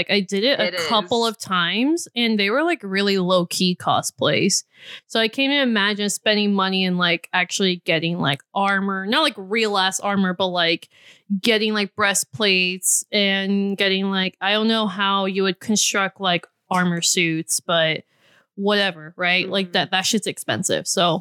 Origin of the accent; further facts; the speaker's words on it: Houston, Texas, United States; Especially because I'm from Houston, Texas. And so I think that'd be really rad as a Latinx person.